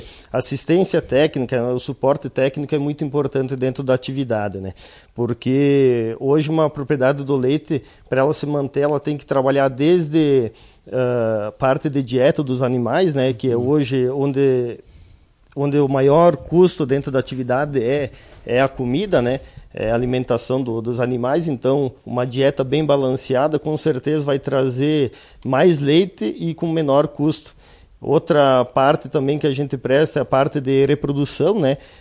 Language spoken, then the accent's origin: Portuguese; Vila Maria, Brazil; Vila Maria.